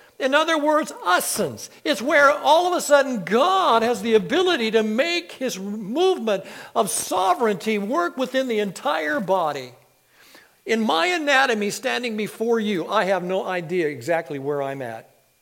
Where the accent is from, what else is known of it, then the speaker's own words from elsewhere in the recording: United States; which I'm as American as you are, and I love our nation.